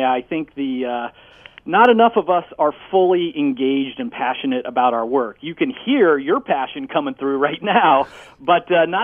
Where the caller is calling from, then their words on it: Philadelphia, Pennsylvania, United States; I'm calling from the Northeast Philadelphia area.